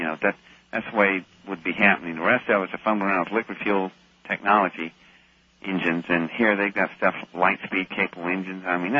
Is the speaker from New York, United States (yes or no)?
no; West Virginia, United States; born there; I was born in West Virginia. I'm a hillbilly, for God's sake.